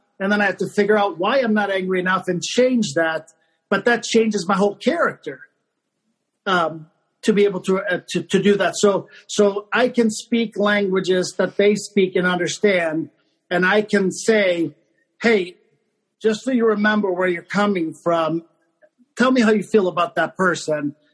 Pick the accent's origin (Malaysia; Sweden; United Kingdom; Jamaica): Sweden; I'm actually born and raised in Sweden.